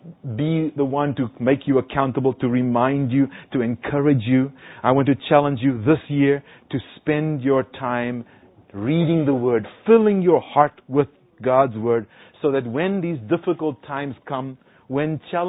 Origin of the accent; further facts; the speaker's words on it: South Africa; Yeah, I'm from South Africa, so he was my president.